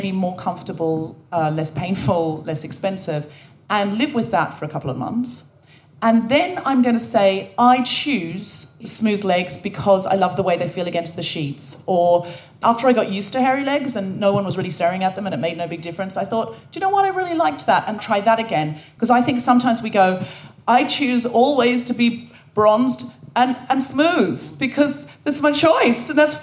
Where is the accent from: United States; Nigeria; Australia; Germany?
Australia; moved away as an adult; now in United Kingdom; I was born and raised in Australia. I know I don't sound especially Australian, but I read a lot of Enid Blyton as a child, and I picked up the accent from the books.